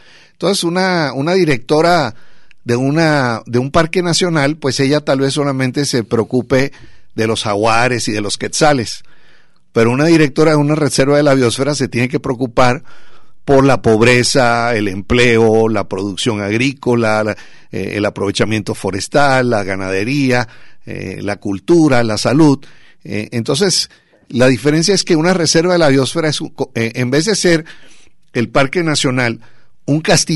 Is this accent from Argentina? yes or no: no; Puerto Rico; now in Mexico; Y entonces me crié en Puerto Rico. Y después regresé a Cuba con la Brigada Antonio Maceo